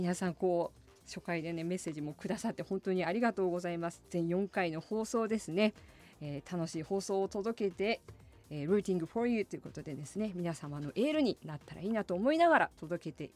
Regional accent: Asahikawa, Hokkaido, Japan; これは私の出身地旭川からも届きましたね

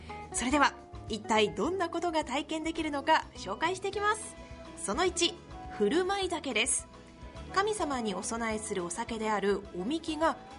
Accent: Kawasaki, Kanagawa, Japan; 私は例年、地元神奈川県の川崎にある厄除けで有名な

